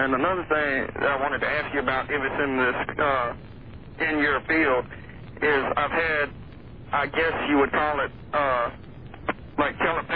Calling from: Baton Rouge, Louisiana, United States; Baton Rouge, Louisiana.

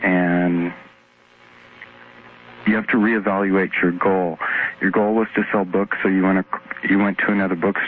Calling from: Portland, Oregon, United States; I'm calling from Portland.

